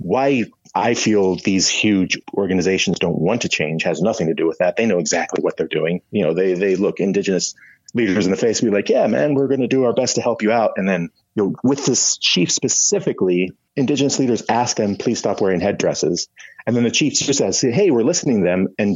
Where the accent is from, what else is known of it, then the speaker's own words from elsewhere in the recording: Seattle, Washington, United States; Another example I like to cite, because I'm a Seahawks fan and I'm from Seattle.